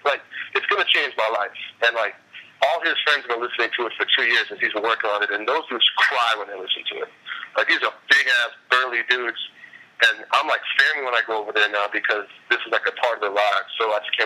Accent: New York, United States; also born or lived in New Jersey; You know, I grew up around New York and New Jersey, and I know what's there.

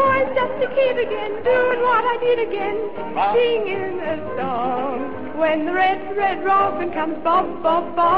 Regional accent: Petersham, New South Wales, Australia; born there; I was born in Petersham.

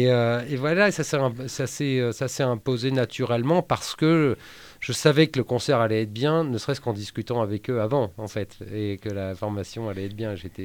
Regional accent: Le Havre, Normandy, France; au Havre, parce que j'ai grandi au Havre.

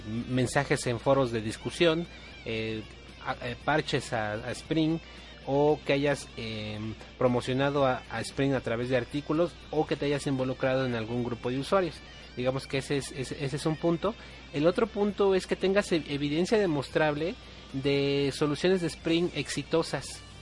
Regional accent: Mexico; tú y yo somos de México, vivimos aquí en el Distrito Federal.

